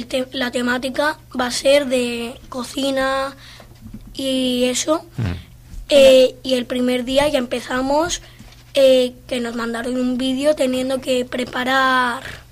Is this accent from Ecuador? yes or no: no; Laredo, Cantabria, Spain; also born or lived in Chile; nací en Chile, pero sí soy de Laredo normalmente.